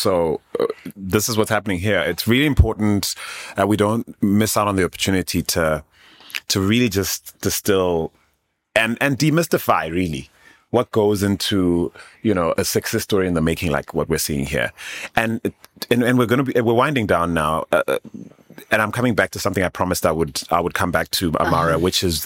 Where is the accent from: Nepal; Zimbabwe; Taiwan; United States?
Zimbabwe; I'm from Zimbabwe. I totally get this. Like, we bring in those Japanese vehicles.